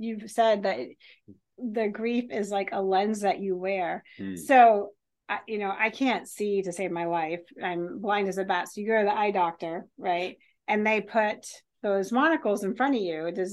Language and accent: English; New Hampshire, United States; I am originally from New Hampshire. Lots of trees, lots of hills, lots of mountains.